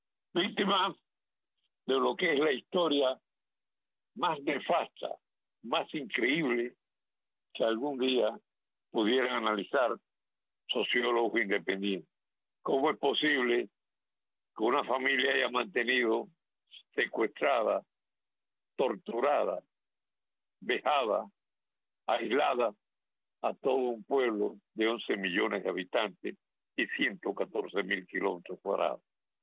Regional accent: Cuba; debo alertar a mi pueblo cubano.

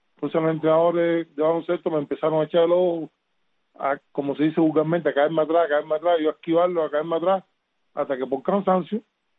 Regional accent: Santa Clara, Villa Clara, Cuba; bueno, sí, soy oriundo de Santa Clara

